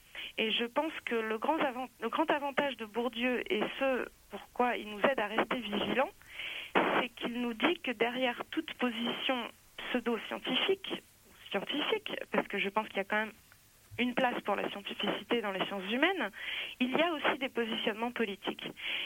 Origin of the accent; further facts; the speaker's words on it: Nanterre, Île-de-France, France; Si en plus je dis que je suis de Nanterre, mon prof va sûrement me repérer, là.